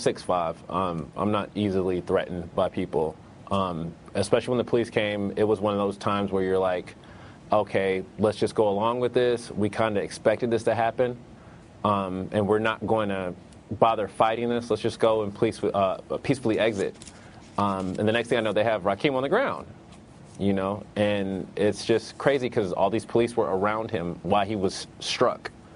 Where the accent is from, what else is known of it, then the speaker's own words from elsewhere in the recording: Fayetteville, United States; It was the first time I was embarrassed to tell people I was from Fayetteville.